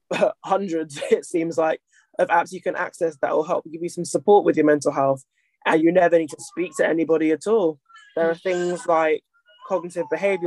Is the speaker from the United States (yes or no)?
no; Nigeria; I'm sure a good chunk of that was, I'm Nigerian